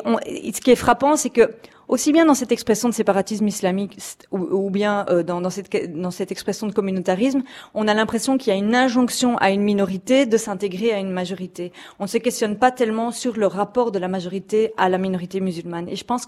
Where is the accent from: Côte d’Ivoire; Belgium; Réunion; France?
Belgium; Mais elle me fait sourire en tant que Belge